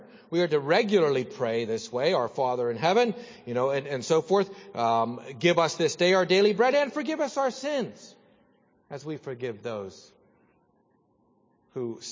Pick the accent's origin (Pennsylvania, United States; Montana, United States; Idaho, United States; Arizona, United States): Pennsylvania, United States; Pittsburgh; oh, to my dad's everlasting chagrin, growing up in Pittsburgh, and you like the Oakland Raiders.